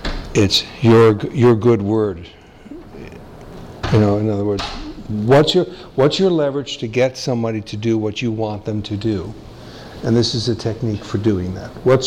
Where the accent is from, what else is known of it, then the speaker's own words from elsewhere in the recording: United States; But again, I'm an American. I'm dealing with an American audience.